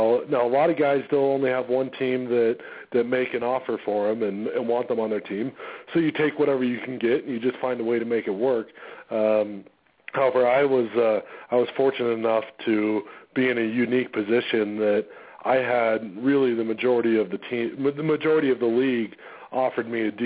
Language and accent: English; Denver, Colorado, United States; and then that it also happened to be my hometown. So the mixture of all that was what led me to Denver.